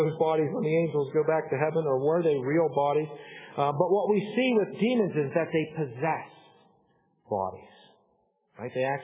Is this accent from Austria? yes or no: yes; Salzburg, Austria; my nickname growing up in Salzburg was Buster.